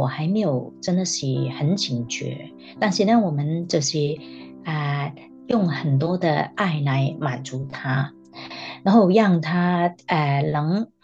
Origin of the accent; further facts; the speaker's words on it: Hong Kong; moved away as an adult; also born or lived in Taiwan; 其实呢，我是香港人，但是呢，我18岁就到台湾读大学。